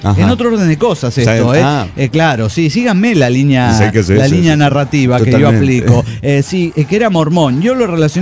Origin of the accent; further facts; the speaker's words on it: Heredia, Costa Rica; No, soy nacida en Heredia, Costa Rica.